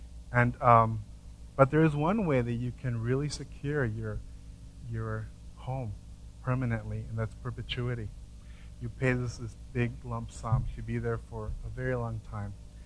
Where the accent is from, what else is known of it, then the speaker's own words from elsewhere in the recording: Zacapu, Michoacán, Mexico; but in my hometown, in Zacapu, Michoacán, basically you pay rent to be buried.